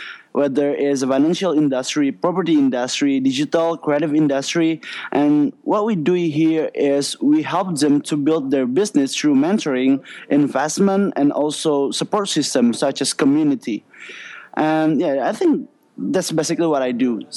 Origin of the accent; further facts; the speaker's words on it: Sumatra, Indonesia; I'm originally from Sumatra. I'm 23 years old